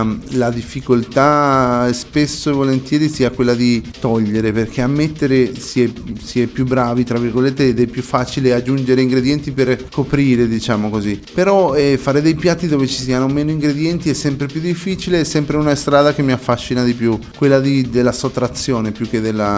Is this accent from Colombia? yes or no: yes; Colombia; Italian is a second language; perché io, essendo colombiano, si poteva pensare che avevo la moglie colombiana